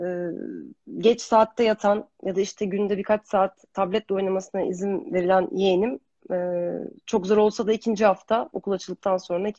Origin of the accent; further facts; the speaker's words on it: Thrace, Turkey; biz Trakyalıyız, biraz bağlıyız.